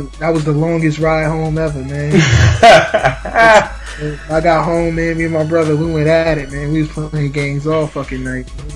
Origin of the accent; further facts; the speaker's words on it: Newark, New Jersey, United States; now in Montclair, United States; I'm from Newark, New Jersey. I mean, I currently am not in Newark, New Jersey. I'm in Montclair, but I'm from Newark, New Jersey, and that's where I grew up